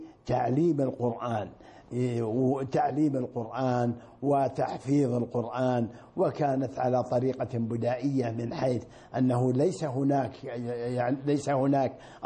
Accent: Shaqra, Riyadh Province, Saudi Arabia; وفي نفس الأمر ولدت في هذه البلدة، وهي بلدتي وبلد آبائي وأجدادي منذ أكثر من 8 قرون، 9 قرون

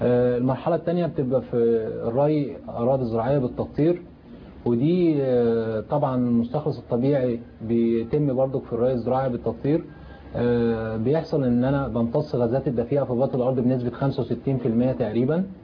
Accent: Egypt; لان انا في مؤتمر بمثل بلدي مصر،

